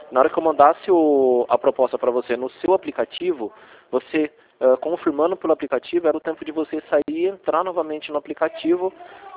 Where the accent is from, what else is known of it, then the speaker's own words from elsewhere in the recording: Rio Claro, São Paulo, Brazil; Não, não sou de Atibaia. Eu sou de Rio Claro. Eu sou de Rio Claro.